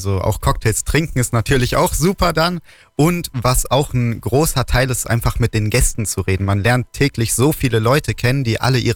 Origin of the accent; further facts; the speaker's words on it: Durach, Bavaria, Germany; also born or lived in Kempten; Genau, ich bin in Kempten geboren. Ich lebe in Weidach bei Durach mein ganzes Leben schon.